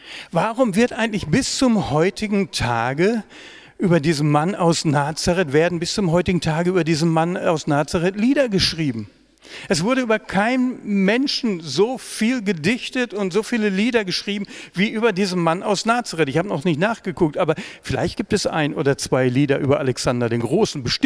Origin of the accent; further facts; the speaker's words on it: North Rhine-Westphalia, Germany; ich komme aus dem Pott, im Endeffekt alles kleine Dörfer.